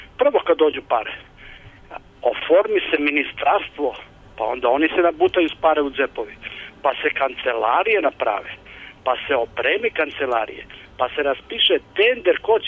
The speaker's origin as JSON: {"language": "Serbian", "town": "Vranić", "region": "Belgrade", "country": "Serbia", "said": "Ja sam iz Vranić, seljak sam, ja se sa poljoprivredu bavim."}